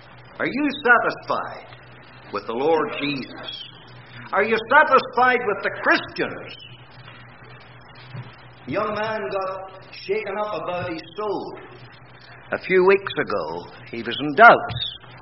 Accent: Canada; I'm always thankful every day that I'm a Canadian.

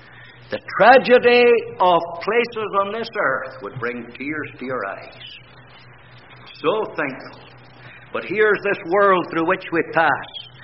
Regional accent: Canada; I'm always thankful every day that I'm a Canadian.

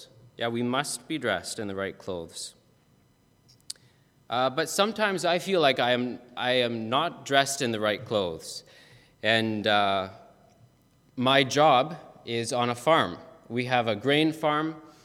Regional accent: Roselle, United States; I'm from Roselle, hour and a half away from here. Same town as Julia.

